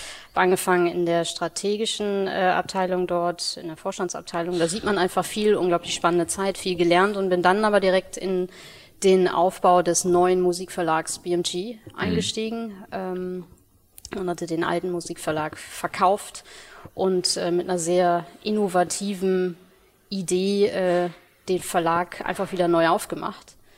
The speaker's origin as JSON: {"language": "German", "region": "North Rhine-Westphalia", "country": "Germany", "tie": "born there", "lives_now": "Hamburg, Germany", "said": "Bin gebürtig aus dem Ruhrgebiet als Sohn."}